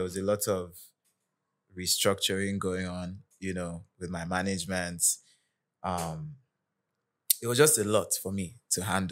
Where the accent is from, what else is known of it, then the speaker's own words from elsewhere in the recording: Nigeria; We're all from Nigeria.